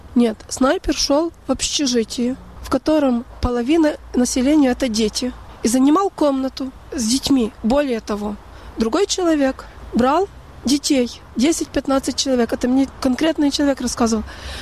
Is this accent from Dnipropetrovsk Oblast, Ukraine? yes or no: no; Lviv Oblast, Ukraine; И я местный человек в районе Равы Русской, в районе вообще в полях